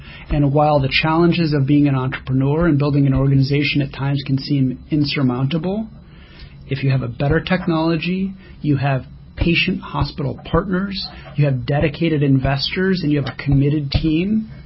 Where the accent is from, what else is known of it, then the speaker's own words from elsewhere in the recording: Cleveland, Ohio, United States; I was admitted to the hospital, my hometown of Cleveland, Ohio